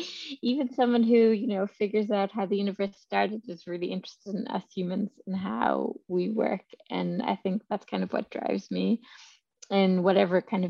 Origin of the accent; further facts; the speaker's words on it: Ireland; No, I grew up in Ireland.